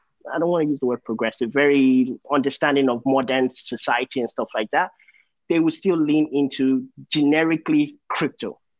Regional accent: Nigeria; now in Canada; But I'm originally from Nigeria, just moved to Canada.

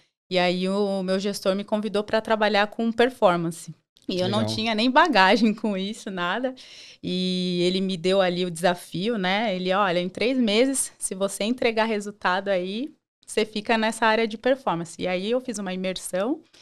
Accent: Sorocaba, São Paulo, Brazil; eu já trabalhava num grupo de concessionárias lá da minha cidade, que é Sorocaba.

